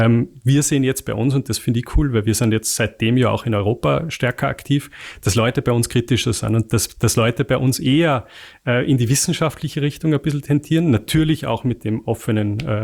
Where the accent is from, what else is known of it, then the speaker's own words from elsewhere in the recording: Salzburg, Austria; also bei uns, ich komme aus dem Pinzgau, da sagt man, hilft's nichts, schadet's nichts.